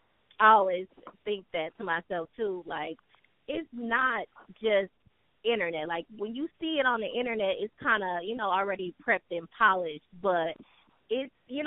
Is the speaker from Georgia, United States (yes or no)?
no; Milwaukee, Wisconsin, United States; growing up in Wisconsin, Milwaukee, it is not a lot of stores.